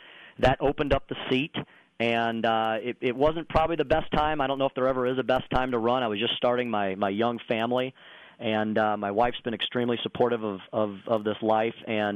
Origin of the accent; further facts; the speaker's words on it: St. Louis, Missouri, United States; I grew up in the St. Louis County region. Went to St. Louis University High School, a fine Jesuit high school over here.